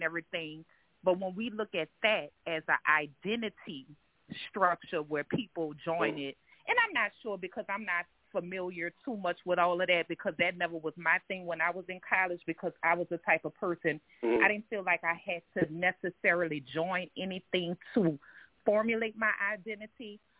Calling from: New Orleans, Louisiana, United States; I'm doing good. I'm calling from New Orleans, and I was listening

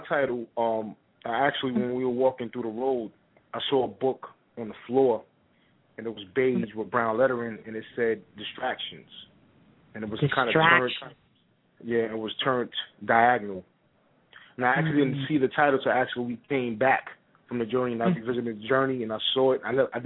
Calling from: Queens, New York, United States; Queens, New York.

